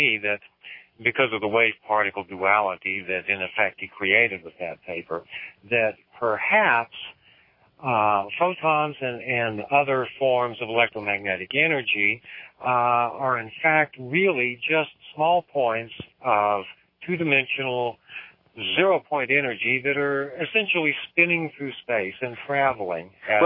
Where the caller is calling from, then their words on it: Houston, Texas, United States; I'm calling from Houston.